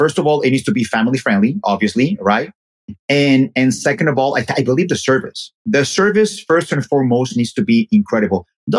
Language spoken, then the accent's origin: English; Mexico City, Mexico; I remember there was a thing we did about going to Mexico, and I'm from Mexico City, right?